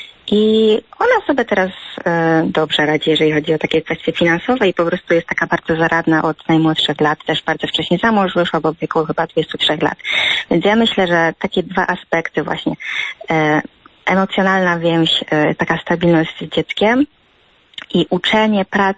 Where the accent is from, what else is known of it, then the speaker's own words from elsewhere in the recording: Lesser Poland, Poland; now in Szczecin, Poland; Ja w sumie jestem ze Szczecina, znaczy studiuję w Szczecinie, ale jestem z południa Małopolski.